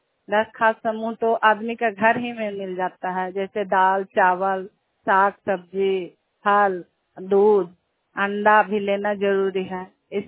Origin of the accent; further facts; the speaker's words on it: Hisua, Bihar, India; हम हिसुआ प्रखंड से हैं।